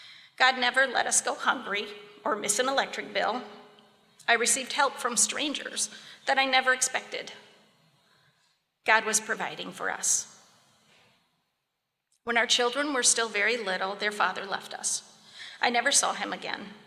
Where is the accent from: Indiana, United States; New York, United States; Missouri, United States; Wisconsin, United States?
Indiana, United States; I grew up in Indiana in a broken home from about the age of 9.